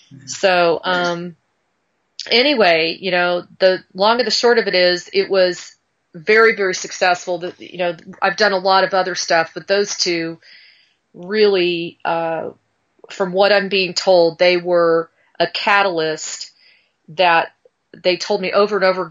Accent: California, United States; Now I'm from Southern California

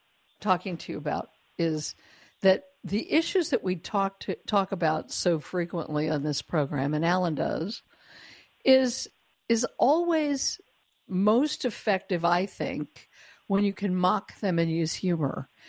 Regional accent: Colorado, United States; I'm from Colorado.

